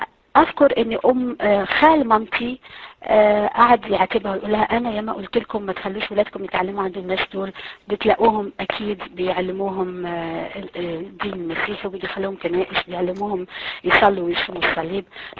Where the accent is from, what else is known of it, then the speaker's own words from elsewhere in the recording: Algeria; اني انا يا اصلي من الجزائر، من جنوب الجزائر، لست من جبال القبائل ولكن من جنوب الجزائر.